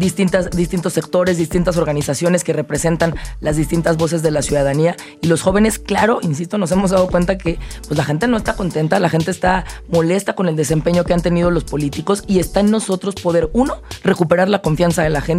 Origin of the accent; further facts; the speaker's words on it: Mexico; en donde como mexicanos nos escuchamos.